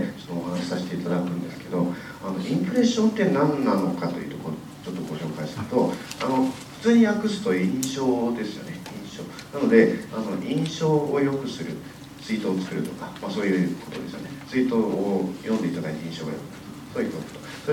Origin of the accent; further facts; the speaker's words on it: Shizuoka, Japan; born there; 今年40歳で、静岡生まれです。